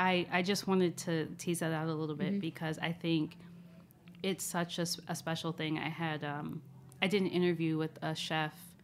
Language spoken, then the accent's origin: English; Maryland, United States; Like, yeah, I grew up in Maryland